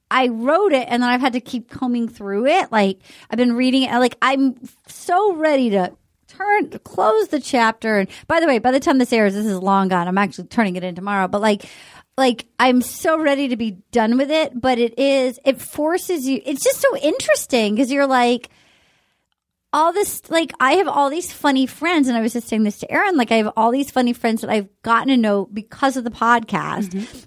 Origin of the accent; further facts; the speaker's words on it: Little Compton, Rhode Island, United States; It's called Little Miss Little Compton, because I'm from Little Compton, Rhode Island.